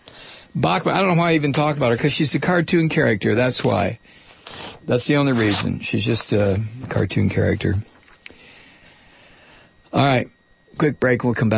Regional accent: Mississippi, United States; I'm from Mississippi, mofo.

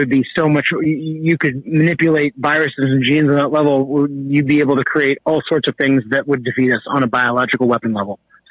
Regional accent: Seattle, Washington, United States; born there; I'm originally born from Seattle, so just good with accent. But my father was born in Harlan, Kentucky.

